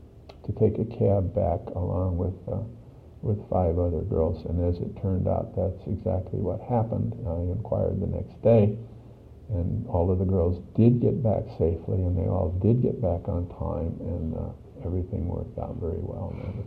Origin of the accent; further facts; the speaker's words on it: Richmond, Virginia, United States; born there; Well, I was born in Richmond, Virginia. My parents were from Richmond, even though I was never raised there.